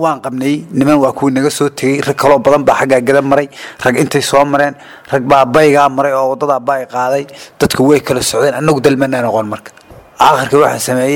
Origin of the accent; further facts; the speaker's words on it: Galkayo, Mudug, Somalia; waxaan ka imid deegaanka la dhow mudug gaalkacayo